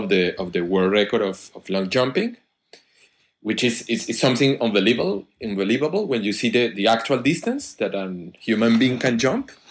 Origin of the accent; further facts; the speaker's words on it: Colombia; also born or lived in Spain; I come from Colombia. But then I lived in several places, and I work in several places, including Spain. In Bogota, in Colombia, I studied mathematics